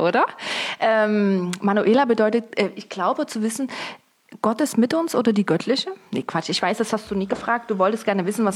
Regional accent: Dresden, Saxony, Germany

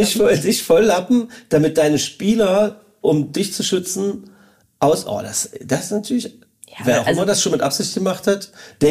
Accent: Magdeburg, Saxony-Anhalt, Germany; als Magdeburger

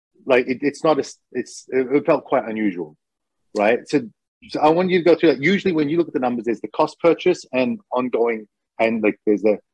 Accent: Australia; Like, cool, I'm Australian

